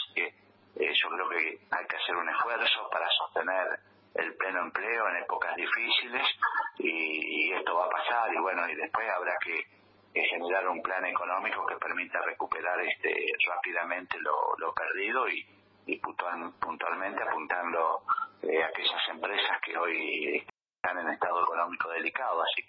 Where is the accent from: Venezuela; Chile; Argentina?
Argentina; Primero, decir que como argentino estamos profundamente preocupados por esta pandemia